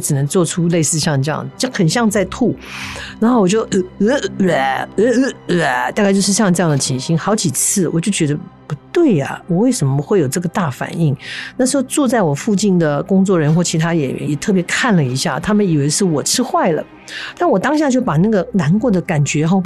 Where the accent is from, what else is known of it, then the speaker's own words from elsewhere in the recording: Taiwan; accent: Taiwanese Mandarin; 我在讲台湾国语